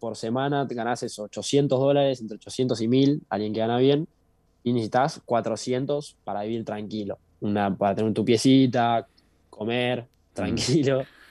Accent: La Plata, Buenos Aires Province, Argentina; now in New Zealand; que creo que en el club somos 6 de La Plata

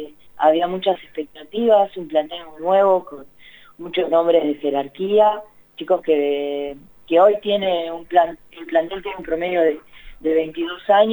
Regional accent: Verónica, Buenos Aires Province, Argentina; yo soy de Verónica, un pueblo acá cerca de La Plata

